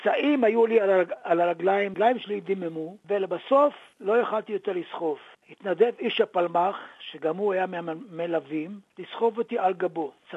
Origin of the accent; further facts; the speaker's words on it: Kfar Masaryk, Northern District, Israel; also born or lived in Aleppo, Syria; כשהגעתי לקיבוץ כפר מסריק, גדלתי שם, גמרתי בית ספר תיכון עם ילדי הקיבוץ